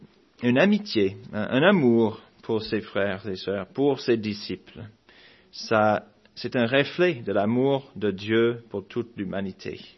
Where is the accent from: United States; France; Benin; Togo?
United States; Alabama; quand j'étais jeune, quand j'ai grandi en Alabama